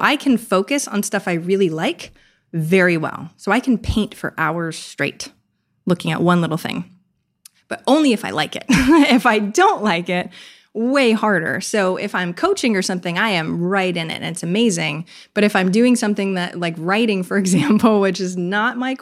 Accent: Maine, United States; Like literally, I'm from Maine. I knew zero millionaires to begin with.

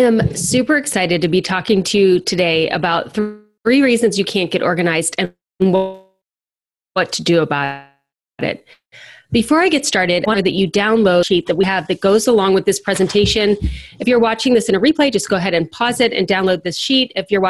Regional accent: Cincinnati, Ohio, United States; I'm from Cincinnati, Ohio, and Cincinnati is the chili capital of the world.

